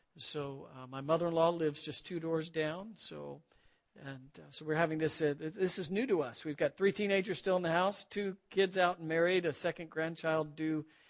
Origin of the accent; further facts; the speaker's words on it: Florida, United States; also born or lived in Arkansas; I grew up in South Florida, and for the last 5 years, I've had the opportunity as an old man to go back home. And so Florida makes sense to me, and the culture and the climate is my preference.